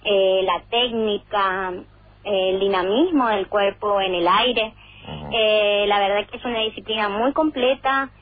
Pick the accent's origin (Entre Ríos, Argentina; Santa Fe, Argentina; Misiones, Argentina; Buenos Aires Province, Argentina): Misiones, Argentina; Jardín América; yo soy de Jardín América.